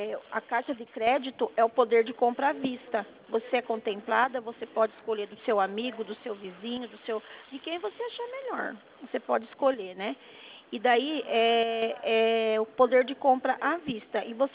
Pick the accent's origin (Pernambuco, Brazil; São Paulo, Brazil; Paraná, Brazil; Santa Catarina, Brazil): São Paulo, Brazil; Sorocaba; eu sou consultora financeira do Banco Santander, sou daqui de Sorocaba mesmo, tá?